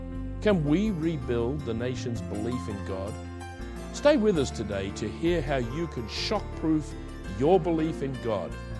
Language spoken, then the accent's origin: English; Australia; now in England, United Kingdom; As an Australian living in England, I've talked to many people